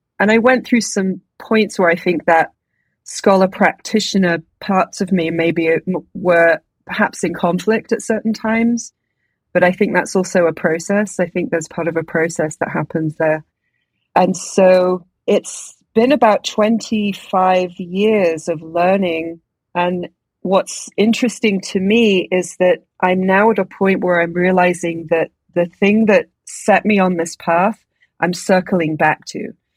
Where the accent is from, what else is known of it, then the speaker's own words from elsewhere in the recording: South West England, United Kingdom; So I was born in the United Kingdom. I was born in the British Isles. I grew up in quite a rural part of Britain in the Southwest, and a really kind of sort of magical place.